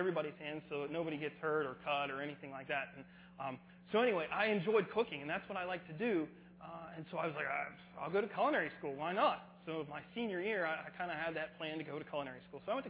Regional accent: Harrisville, United States; I grew up in Harrisville, a little further north.

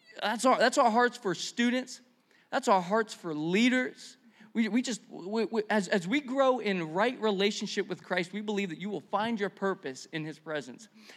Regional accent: Pennsylvania, United States; Hello, we grew up in Pennsylvania. There's a lot of potholes.

